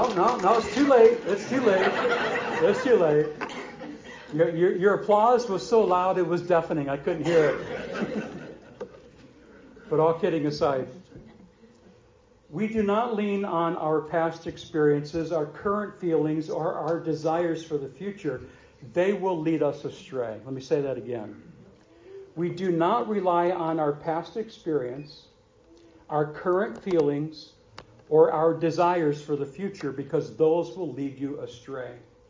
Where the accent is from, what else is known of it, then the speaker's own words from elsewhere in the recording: St. Louis, Missouri, United States; I remember as a kid growing up in St. Louis, we'd go down to the Gateway Arch